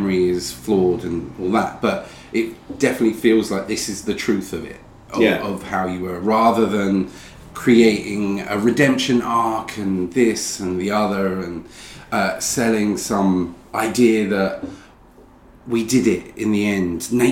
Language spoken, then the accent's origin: English; East of England, United Kingdom; I grew up in Essex, so we had Langdon Hills or One Tree Hill, which is a very much a smaller wooded area